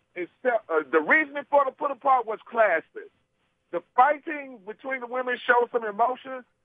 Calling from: Memphis, Tennessee, United States; Hey, Brian … from Memphis, Tennessee.

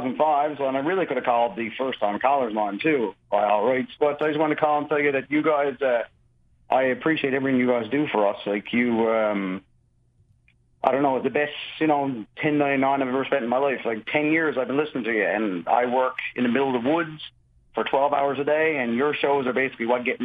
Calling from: Newfoundland and Labrador, Canada; from Newfoundland, Canada.

